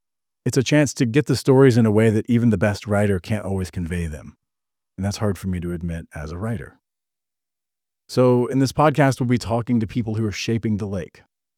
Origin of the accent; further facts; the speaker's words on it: Texas, United States; So I grew up in Texas, but I ended up back here on the old family farm in 2010.